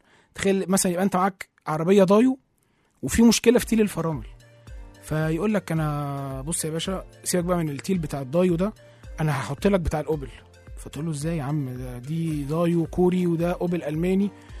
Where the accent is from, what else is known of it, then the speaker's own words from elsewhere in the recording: Egypt; احنا عارفين احنا كمصريين بنحب الكرة جدا